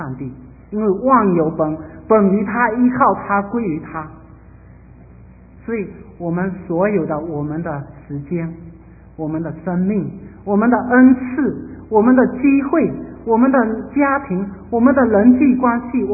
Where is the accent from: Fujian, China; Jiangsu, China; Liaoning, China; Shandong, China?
Fujian, China; Fuzhou; 大部分我们福州人的一种现象，包括我自己曾经也做过